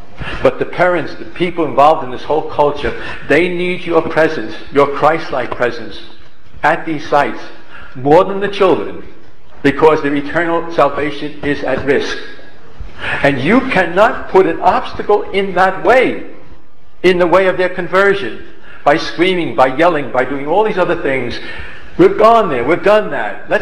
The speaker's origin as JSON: {"language": "English", "town": "New York City", "region": "New York", "country": "United States", "said": "People, you know, I come from New York City, people often ask me, well, Father, where were you at the time of 9/11?"}